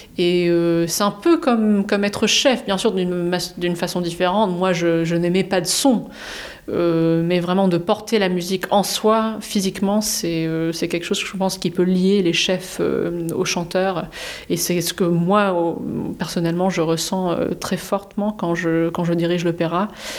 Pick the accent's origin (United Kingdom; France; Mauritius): United Kingdom; England; quand j'ai grandi en Angleterre, je fréquentais souvent Glyndebourne avec mes parents.